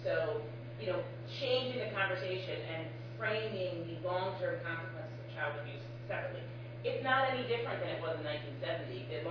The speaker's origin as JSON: {"language": "English", "region": "New York", "country": "United States", "said": "I'm from New York State, and we have a thousand, every time a kid dies, yeah."}